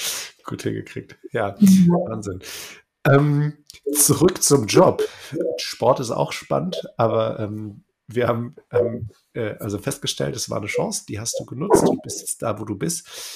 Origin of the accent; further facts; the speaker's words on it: Uedem, North Rhine-Westphalia, Germany; Ich komme ja aus Uede